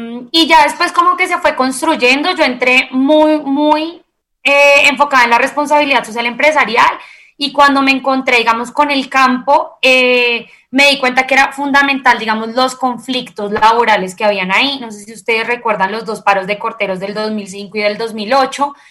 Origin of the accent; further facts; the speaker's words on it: Buga, Valle del Cauca, Colombia; yo soy del Valle del Cauca, de Buga